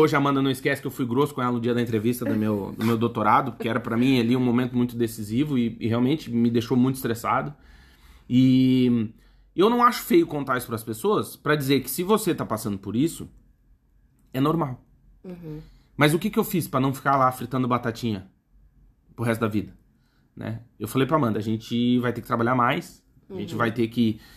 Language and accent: Portuguese; Alegrete, Rio Grande do Sul, Brazil; born there; Eu nasci lá no Alegrete, lá nos fundos, morei no Brasil a vida inteira, não sou um cara de família rica.